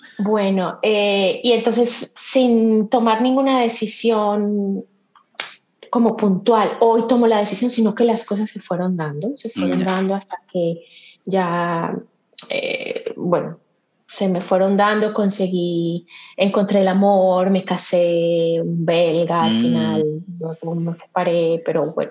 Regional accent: Medellín, Antioquia, Colombia; also born or lived in Barcelona; now in Spain; Yo soy de Medellín.

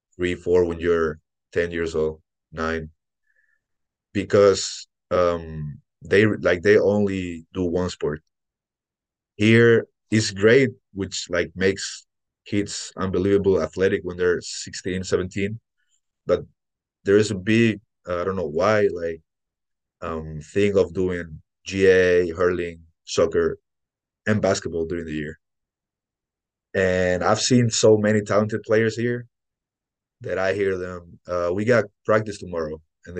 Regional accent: Spain; now in Ireland; Like I'm from Spain, and like I've only played basketball since I'm probably 8 years old.

